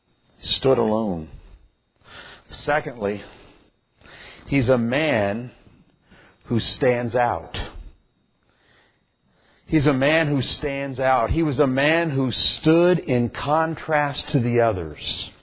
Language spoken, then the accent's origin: English; Indiana, United States; some of you know, I'm from Indiana. In Indiana, we play basketball.